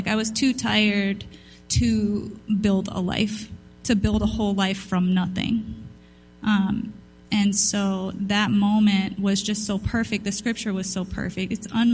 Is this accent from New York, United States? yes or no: no; South Carolina, United States; So I grew up in South Carolina in the Bible Belt, and so I was aware of Christianity.